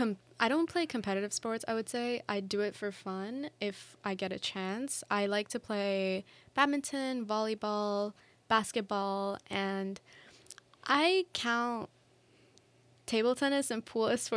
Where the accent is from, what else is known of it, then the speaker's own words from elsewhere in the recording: Dubai, United Arab Emirates; now in Canada; Growing up in Dubai, I was part of a dance group outside school, and in school I used to be part of dance teams. But once I came to Canada